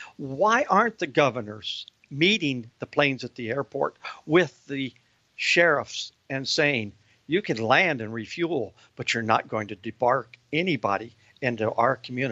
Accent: Fort Wayne, Indiana, United States; And I'm from Fort Wayne, Indiana.

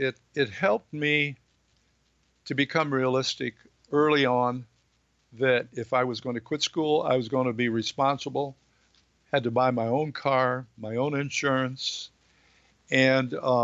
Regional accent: Cleveland, Ohio, United States; I'm from Cleveland, Ohio originally, and my mother and my father, they were working people. And I was born in 1938.

